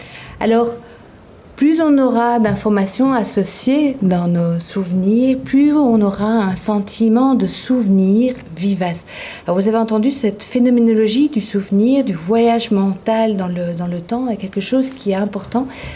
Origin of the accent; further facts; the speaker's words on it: Belgium; Je viens de Belgique aussi, comme Noël.